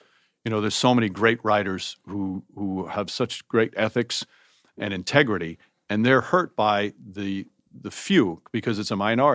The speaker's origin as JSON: {"language": "English", "region": "New York", "country": "United States", "said": "as a Knick fan growing up and as a New Yorker, it's still one of the great New York experiences."}